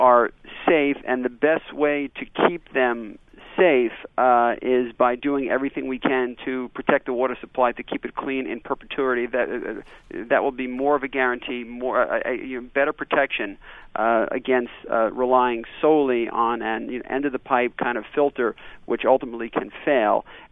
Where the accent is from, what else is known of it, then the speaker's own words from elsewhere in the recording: Queens, New York, United States; Happy to be here, but actually, I'm from Queens, although Bronx is a great borough.